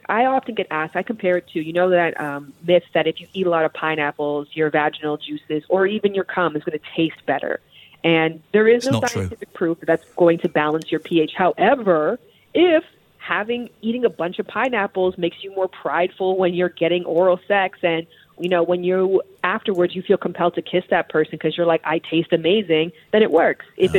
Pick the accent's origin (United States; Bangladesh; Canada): Canada; Toronto, Ontario; I'm from Toronto, Canada. So I've never heard in my life that my accent is incredible.